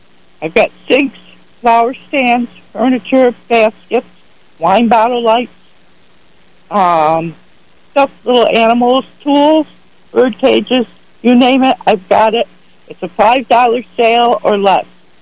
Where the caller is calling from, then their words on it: Cohocton, New York, United States; Cohocton.